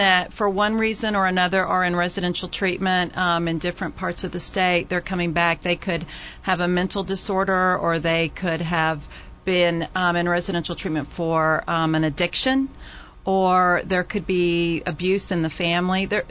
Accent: Oklahoma, United States; I can remember growing up. I grew up in Oklahoma, and you could not chew gum in class.

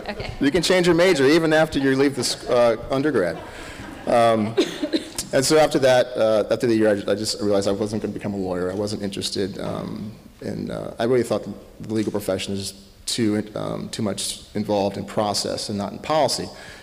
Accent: Maryland, United States; I said, of course. I grew up in Maryland. I love the Orioles. Of course I'm going to go.

